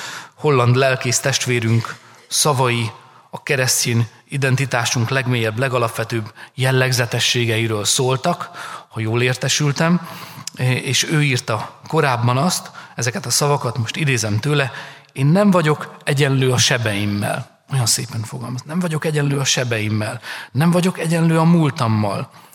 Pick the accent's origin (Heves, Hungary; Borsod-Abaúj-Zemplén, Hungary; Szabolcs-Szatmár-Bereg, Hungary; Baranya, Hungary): Szabolcs-Szatmár-Bereg, Hungary; Én a Szabolcs megyei kis zsákfaluból származó … aki Sárospatakon végezte a tanulmányait.